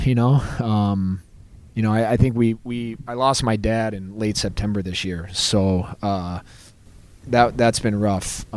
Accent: Alabama, United States; And that's funny because I was from Alabama

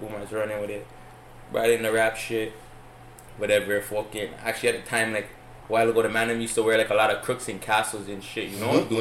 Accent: Toronto, Ontario, Canada; I'm from the South Side. I'm from Western Road.

